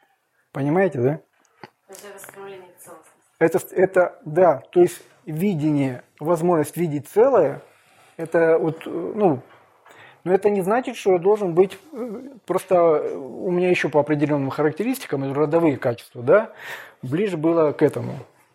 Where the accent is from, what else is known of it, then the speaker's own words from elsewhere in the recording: Ukraine; мы все с Украины